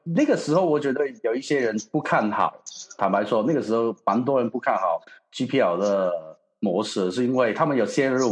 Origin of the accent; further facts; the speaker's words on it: Hong Kong; 但我们香港人都不知道何年何月才能到台湾办比赛